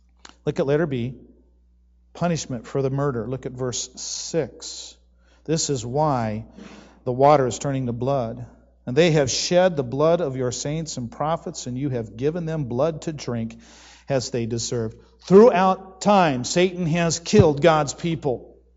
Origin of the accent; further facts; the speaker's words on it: Arizona, United States; I'm from Arizona. I know what a scorching sun is.